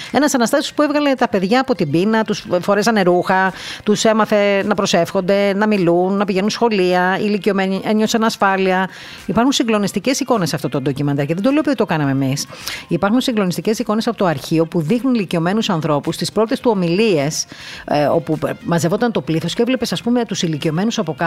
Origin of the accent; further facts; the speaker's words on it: Heraklion, Crete, Greece; είναι από το Ηράκλειο, από τον τόπο μου δηλαδή